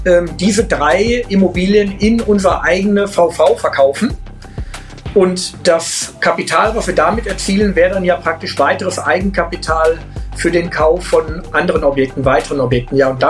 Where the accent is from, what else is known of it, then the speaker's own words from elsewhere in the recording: Dülmen, North Rhine-Westphalia, Germany; moved away as an adult; Ja, ich bin Dülmner, ich bin in Dülmen geboren und habe da auch 35 Jahre meines Lebens glücklich gelebt.